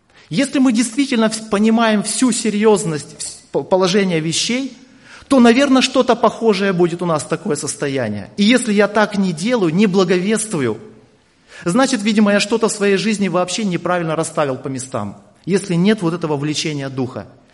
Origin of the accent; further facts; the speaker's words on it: Kamchatka Krai, Russia; born there; Родился на Камчатке. Мои дедушка с бабушкой жили в Богородске по матери.